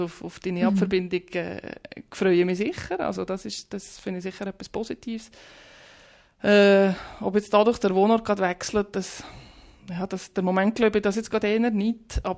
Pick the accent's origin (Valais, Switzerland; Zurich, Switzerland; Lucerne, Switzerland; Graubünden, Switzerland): Valais, Switzerland; now in Bern, Switzerland; in Bern, wollte ich jetzt mal sagen, ist man als Walliserin eigentlich schon noch willkommen.